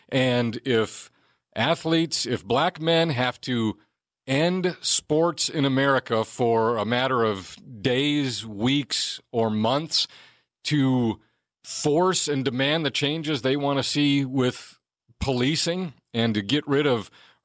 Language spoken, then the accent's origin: English; Wisconsin, United States; I am originally from Wisconsin